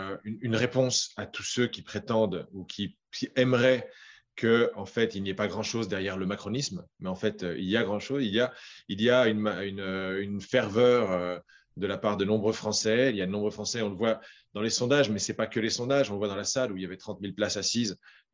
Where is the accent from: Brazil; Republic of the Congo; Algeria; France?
France; surtout en tant que Français de l'étranger, avec la capacité de comparer par rapport à ce qu'on voit dans nos pays de résidence